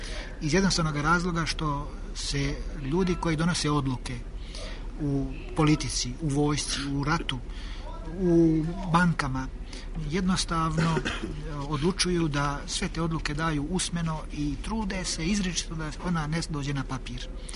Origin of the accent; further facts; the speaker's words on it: Cetinje, Montenegro; najteže biti profesionalni historičar kod nas u Crnoj Gori oko Cetinja